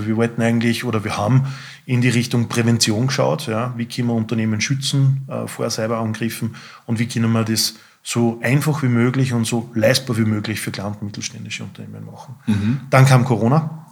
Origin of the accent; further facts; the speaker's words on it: Linz, Upper Austria, Austria; Ich selber bin 43, bin gebürtiges Stallstadtkind aus Linz, bin Vater von 3 Kindern